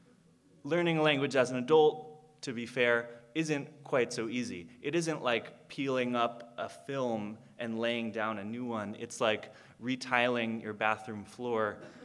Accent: Los Angeles, California, United States; I grew up in Los Angeles, and as a kid, when I was a young kid, my parents hired a woman from the neighborhood to be a babysitter.

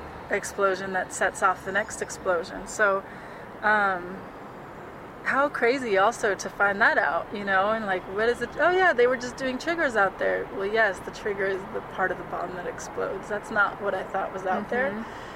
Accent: Colorado, United States; growing up in Colorado, I'd kind of heard of rocky flats

